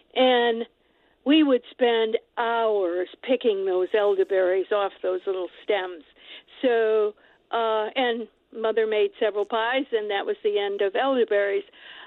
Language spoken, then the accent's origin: English; New York, United States; now in Kennebunk, United States; I grew up in the Hudson Valley near on the opposite side of the Hudson from Saratoga Springs on a farm that had been in the family since the 1700s.